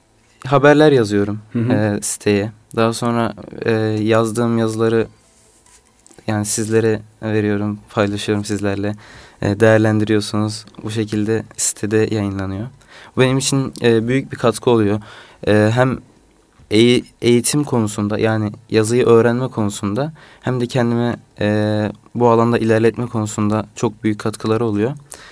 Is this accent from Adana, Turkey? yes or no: yes; Adana, Turkey; now in Istanbul, Turkey; 1996 Adana doğumluyum. Liseyi Adana'da bitirdim. Adana Anadolu İmam Hatip Lisesi.